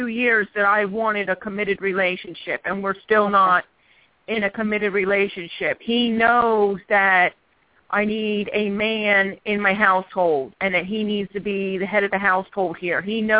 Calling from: Philadelphia, Pennsylvania, United States; I am calling from Philadelphia, PA.

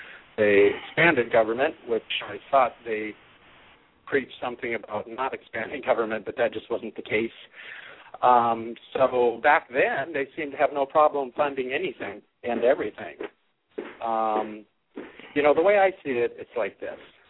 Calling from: Washington, United States; I'm just right outside of Seattle, actually.

